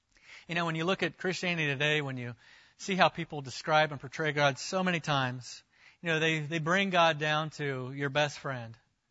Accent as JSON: {"language": "English", "region": "Florida", "country": "United States", "tie": "born or raised there", "said": "I grew up in Florida, where every afternoon in the summer, you look out and you see the dark cloud"}